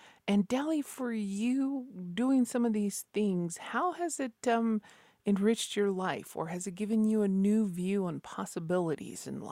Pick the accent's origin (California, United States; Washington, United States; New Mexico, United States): New Mexico, United States; Isleta Pueblo; from Mislata Pueblo.